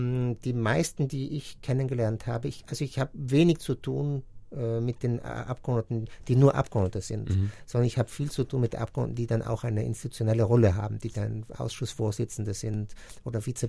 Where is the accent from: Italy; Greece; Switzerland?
Italy; Trentino-Alto Adige; dass wir zum Beispiel als Südtiroler